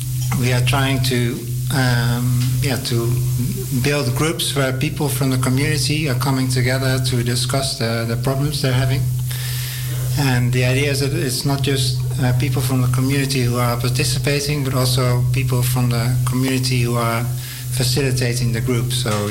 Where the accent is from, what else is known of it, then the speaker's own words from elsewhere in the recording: Groningen, Netherlands; I am originally from Groningen in the north in the Netherlands.